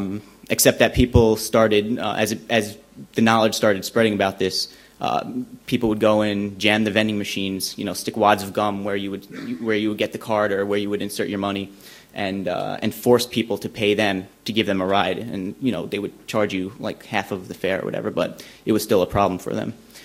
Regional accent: New York, United States; I'm from New York.

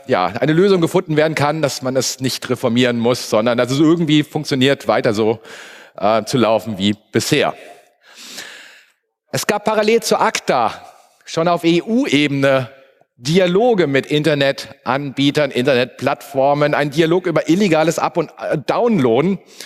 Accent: Germany; wir sind Deutsche, wir kennen das.

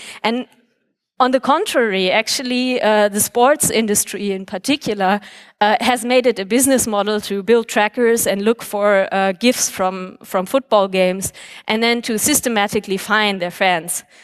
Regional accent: Germany; In my home country of Germany, there has been some analysis of whether the country actually benefits commercially from having this copyright.

